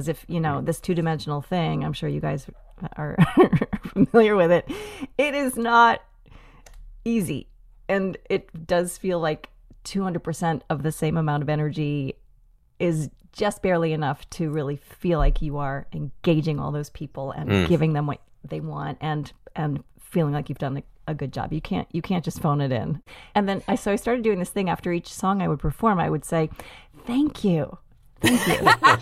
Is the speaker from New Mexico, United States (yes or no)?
no; Boston, Massachusetts, United States; now in Minneapolis, United States; I mean, I grew up in Boston, so I'm not afraid of the cold.